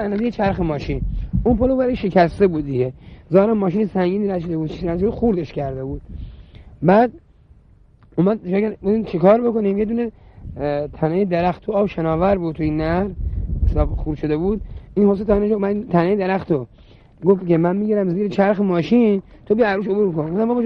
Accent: Iran; گفتم من ایرانی هستم، فلان هستم، پاسدار هستم،

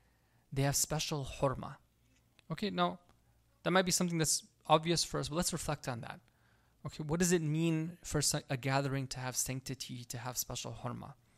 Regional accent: California, United States; you can tell I come from Silicon Valley here, you know.

